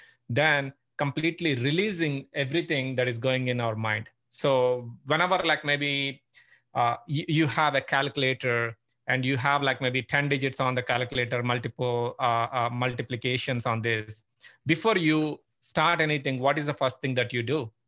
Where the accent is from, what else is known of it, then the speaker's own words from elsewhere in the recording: India; moved away as an adult; now in Pittsburgh, United States; Okay, I'm from Pittsburgh, Pennsylvania. Been living in US for the last 16 years. Originally from India